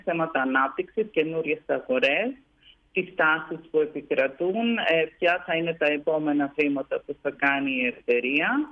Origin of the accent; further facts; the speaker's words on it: Corfu, Ionian Islands, Greece; την ιδιαίτερη πατρίδα μου, την Κέρκυρα, διότι διοργανώνεται στο νησί της Κέρκυρας